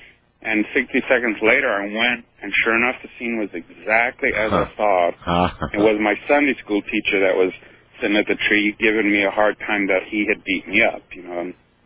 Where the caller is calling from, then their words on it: Denver, Colorado, United States; I was on a hike up in the mountains here. I'm calling from Colorado, from Denver.